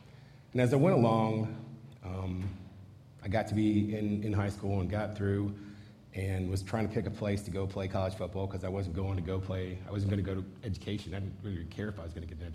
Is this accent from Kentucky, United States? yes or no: no; Akron, Ohio, United States; And I'm from Akron, Ohio, which means that there are some Akronites around, I know.